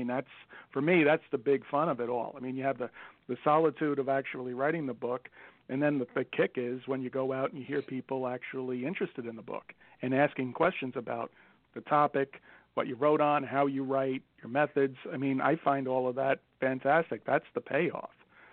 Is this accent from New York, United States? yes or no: yes; New York, United States; accent: Bronx; Sorry, my Bronx accent got in the way there for a little bit.